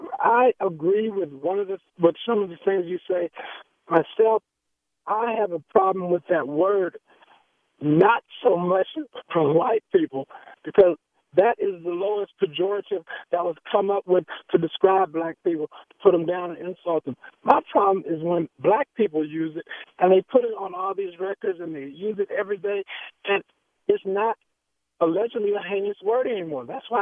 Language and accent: English; the South, United States; I grew up in the South, in the middle of the still right there.